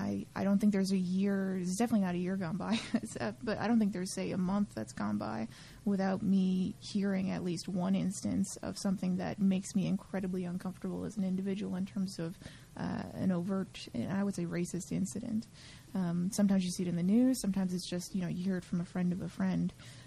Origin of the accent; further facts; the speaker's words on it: St. John's, Newfoundland and Labrador, Canada; because I grew up in St. John's